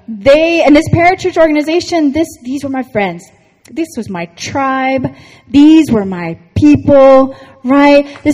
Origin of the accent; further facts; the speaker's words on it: East Coast, United States; I grew up on the East Coast. We grew up on the East Coast.